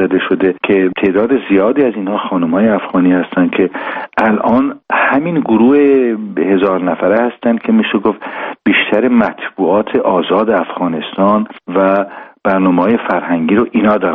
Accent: Iran; اولا به عنوان یک ایرانی خودم

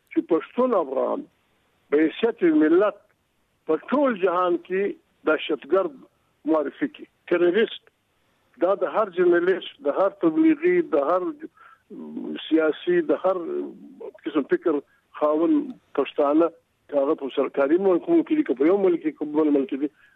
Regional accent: Afghanistan; دا موږ خو افغانان دغه خلک دي

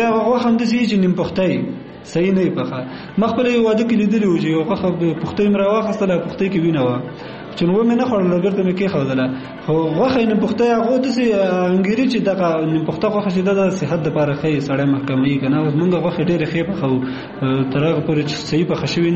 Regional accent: Kunar, Afghanistan; زه اصلن د کونړ ولایت اوسیدونکی یم

